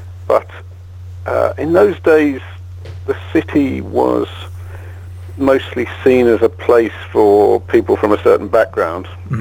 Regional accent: Birmingham, West Midlands, United Kingdom; also born or lived in Manchester; now in London, United Kingdom; I grew up actually in Birmingham, not Alabama, but Birmingham in England, which is kind of in the middle of the UK, or in the middle of England, I should say.

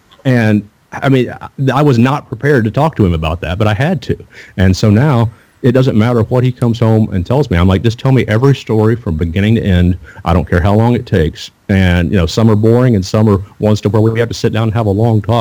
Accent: Missouri, United States; moved away; also born or lived in Mississippi / South Carolina; I grew up in Missouri, which some people might still consider the South, but I moved to the South in 1997 to Mississippi

